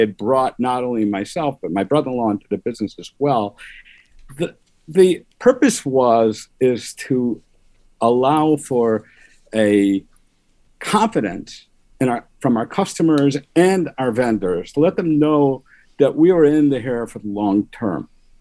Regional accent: Detroit, Michigan, United States; now in Lakewood, United States; I was born and raised in Detroit. As I grew up, I went to high school, out of town yeshivas.

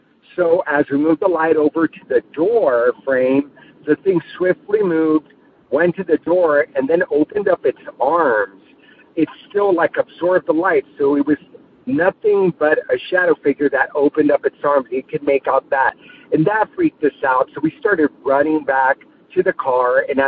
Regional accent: California, United States; I'm from California.

